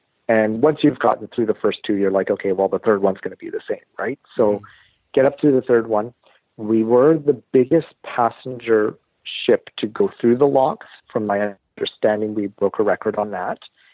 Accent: Canada; All the paperwork said, because we're Canadian, it said, you know, you do not need to fill out this card.

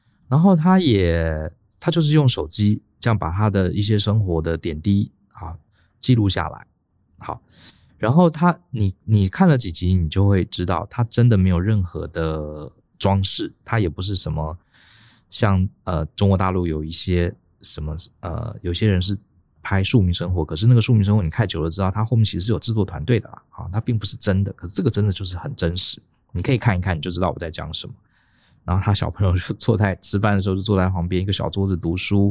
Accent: Taiwan; 他会站在我们台湾人立场

